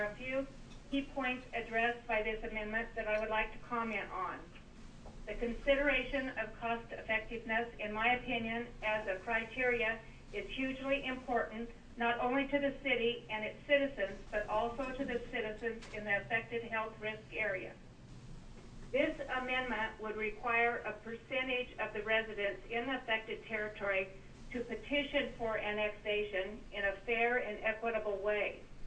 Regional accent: Milton Freewater, Oregon, United States; I am from Milton Freewater, Oregon, and I own property in the affected subject health risk area.

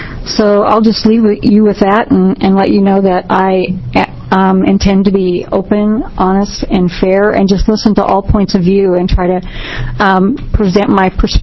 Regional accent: Bend, Oregon, United States; I'm from the Bend, Redmond area

